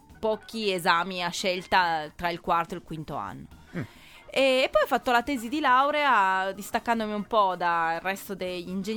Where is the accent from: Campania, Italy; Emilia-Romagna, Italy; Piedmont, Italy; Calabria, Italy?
Piedmont, Italy; Turin; Io sono torinese, sono nata e cresciuta a Torino, ho fatto il liceo scientifico Gobetti qua a Torino